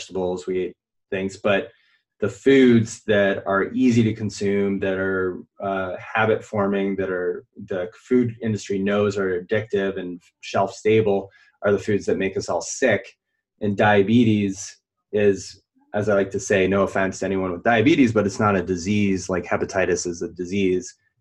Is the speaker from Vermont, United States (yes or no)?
yes; Vermont, United States; I grew up in Vermont in the northeastern part of the U.S.